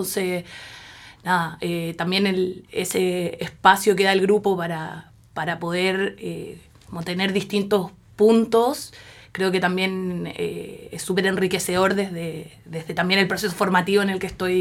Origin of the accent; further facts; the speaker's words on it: Chile; moved away as an adult; now in Montevideo, Uruguay; vine de Chile a estudiar la maestría en sociología